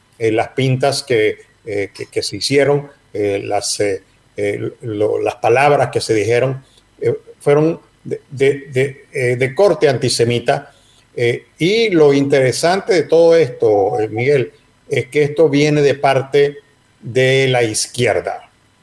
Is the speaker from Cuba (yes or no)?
no; Venezuela; now in Miami, United States; Estoy en Miami. Yo me mudé a Miami hace 6 años de Venezuela, donde era mi sitio de donde yo nací, donde yo crecí. Nunca pensé que yo también sería igual que mis padres y mis abuelos, que algún día yo sería un refugiado